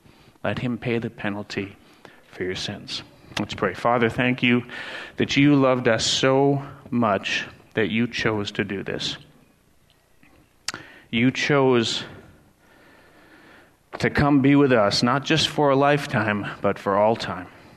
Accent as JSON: {"language": "English", "region": "Wisconsin", "country": "United States", "said": "more than I'm from Wisconsin, more than I'm a white man"}